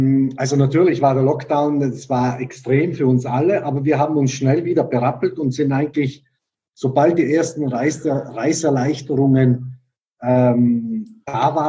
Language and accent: German; Bolzano, Trentino-Alto Adige, Italy; now in Germany